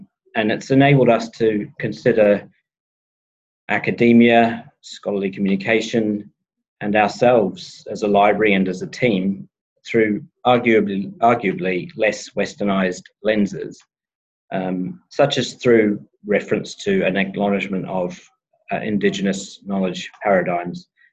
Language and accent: English; Auckland, New Zealand; I come from Auckland, or Tāmaki Makaurau.